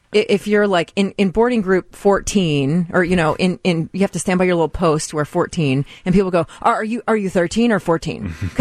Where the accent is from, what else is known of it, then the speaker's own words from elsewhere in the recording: Texas, United States; I mean, look, I grew up in Texas, so to me, it's reasonable to fly everywhere.